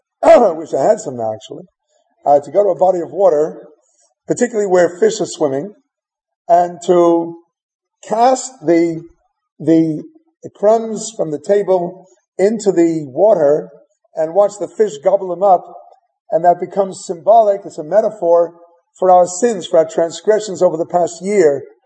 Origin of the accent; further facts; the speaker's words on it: Crown Heights, New York, United States; now in San Francisco, United States; and the other teenagers from Flatbush would come, and from Borough Park, and from Bensonhurst, and we came from Crown Heights, and so on, all converged for Tashlich.